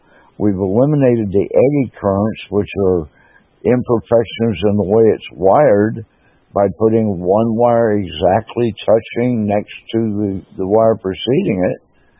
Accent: United States; now in Denmark; Well, it's okay for me because I'm American.

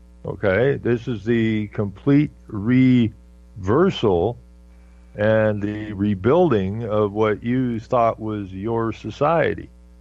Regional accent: Canada; I'm from Canada, I'm a Canadian, and you're a Turk

